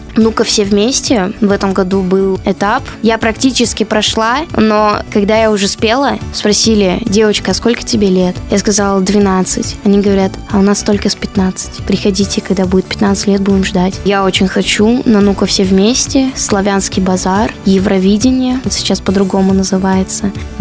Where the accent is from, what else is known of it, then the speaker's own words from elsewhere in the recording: Novosibirsk, Novosibirsk Oblast, Russia; Я хочу показать творчество свое моей малой родине, Новосибирску.